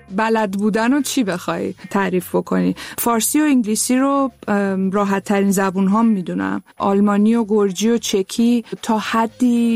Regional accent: Tehran, Tehran Province, Iran; born there; من تهران به دنیا آمدم، پدر مادرم هم تهران به دنیا آمدن، ولی بخش بزرگی از خانواده 75% درصدش آذری هستن.

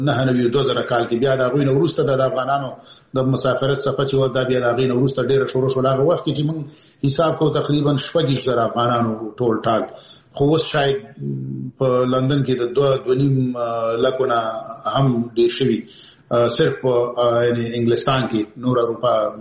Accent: Peshawar, Khyber Pakhtunkhwa, Pakistan; زه پېښور کې د اول صف نه نیولې تر دولسم پورې مالته درس ویلی دی. نو زه د پېښور سره شاید دی زیات افغانان داسې وي چې دومره بلد نه وي لکه زه چې په پېښور کې څومره بلد دی، او پېښور کې څومره وخت تېر کړی دی.

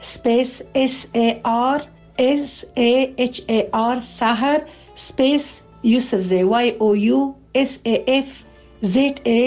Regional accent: Laghman, Afghanistan; خو زه چې کوم اوسیدونکی یم، نو زه د افغانستان د لغمان اوسیدونکی یم.

